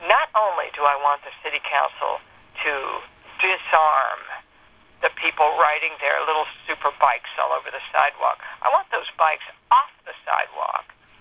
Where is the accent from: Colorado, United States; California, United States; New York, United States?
California, United States; Los Angeles; No, I'm from East L.A.